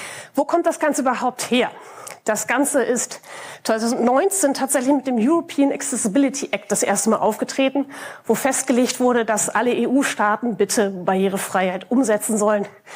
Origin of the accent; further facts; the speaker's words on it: Hamburg, Germany; Ich komme aus Hamburg, wie man es vielleicht hört.